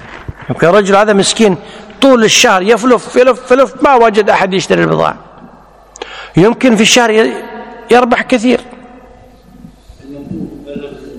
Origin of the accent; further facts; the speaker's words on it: Kuwait; الدوله عندنا بالكويت تعمل بالمذهب المالكي